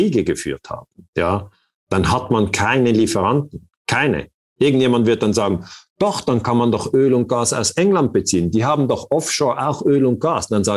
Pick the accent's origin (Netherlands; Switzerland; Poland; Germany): Switzerland; Ja, also die Schweiz ist ja eigentlich in der gleichen Lage wie Deutschland und Österreich.